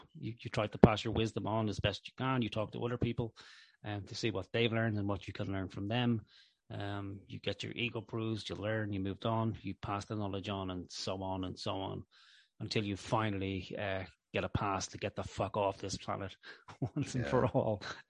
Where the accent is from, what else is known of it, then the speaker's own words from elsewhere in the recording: Ireland; But yeah, I can't help it. It's part of being Irish. We have a certain level of morbidity about us.